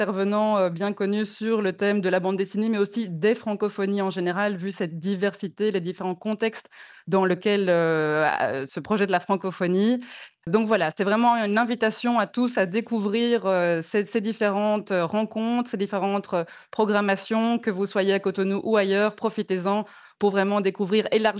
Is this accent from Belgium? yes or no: yes; Belgium; En tant que Belge, je ne pourrais pas dire le contraire.